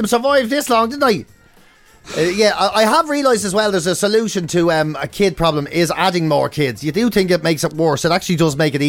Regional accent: Ireland; So, I'm Irish.

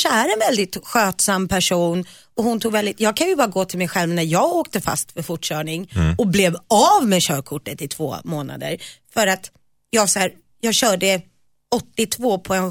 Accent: Nacka, Stockholm County, Sweden; det var ute i Nacka där jag växte upp.

